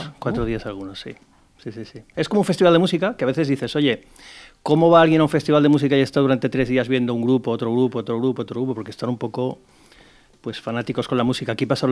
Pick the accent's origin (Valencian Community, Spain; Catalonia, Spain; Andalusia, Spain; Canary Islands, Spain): Valencian Community, Spain; Valencia; Yo soy de aquí de Valencia, vengo de aquí de muy cerquita, de Patrais